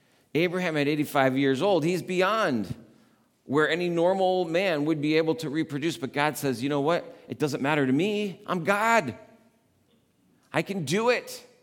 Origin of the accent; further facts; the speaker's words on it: New York, United States; I'm from New York, pretty near the city. You actually have to identify Manhattan, because if you're from New York, you just say the city and everybody knows it's the city.